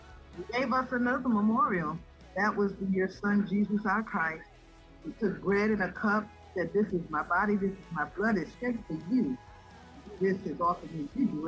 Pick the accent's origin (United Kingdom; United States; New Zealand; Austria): Austria; I grew up in Austria after World War II.